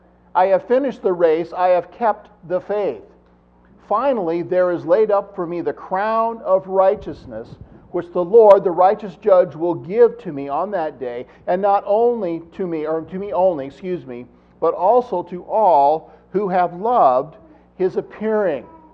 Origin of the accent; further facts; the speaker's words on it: Iowa, United States; A farmer friend of mine that I worked for years in North Iowa, where we grew up in Butler County